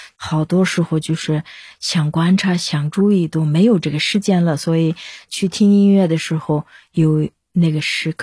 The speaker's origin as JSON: {"language": "Chinese", "town": "Ordos", "region": "Inner Mongolia", "country": "China", "tie": "born or raised there", "said": "那我家里当然就是我出生长大的地方。如果我到鄂尔多斯，我妈妈家去了，然后我弟弟家去了，就是我出生长大的家。"}